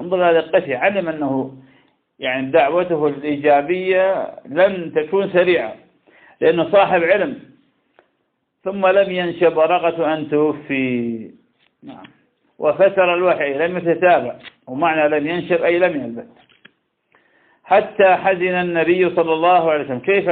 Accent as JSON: {"language": "Arabic", "town": "Ramadi", "region": "Al Anbar", "country": "Iraq", "said": "كان شاب عندنا في الرمادي مسرف جدا بالسيئات"}